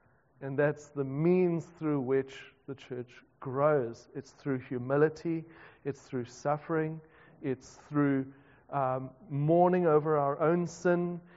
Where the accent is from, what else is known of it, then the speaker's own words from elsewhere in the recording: South Africa; now in New Zealand; Now, almost as a migrant, as a South African, almost every person that I meet in New Zealand for the first time will always say some variation of this to me. They'll say, I can tell you're not born here.